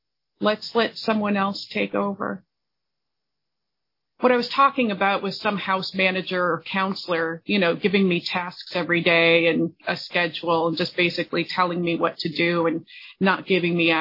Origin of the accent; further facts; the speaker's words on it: Illinois, United States; I grew up in the Midwest, one of the little northwest suburbs of Chicago.